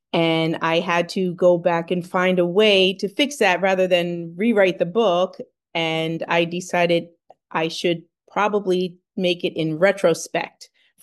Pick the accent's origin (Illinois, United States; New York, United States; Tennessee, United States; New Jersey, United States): New Jersey, United States; Yes, I grew up on the Jersey Shore and I frequent Asbury Park which is a really well-known area.